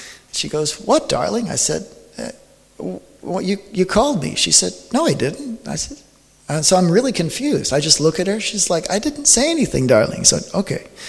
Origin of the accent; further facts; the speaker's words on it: Texas, United States; I grew up in East Texas and traveling with my parents. I came to this nation when I was probably about 1 month old, so I've been traveling my whole life.